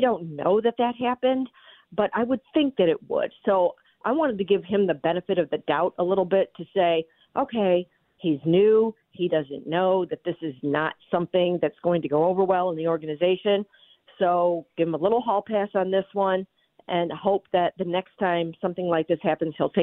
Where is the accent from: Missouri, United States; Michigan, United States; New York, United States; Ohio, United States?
Ohio, United States; Cleveland; I'm from Cleveland, born and raised in this area. And I love my hometown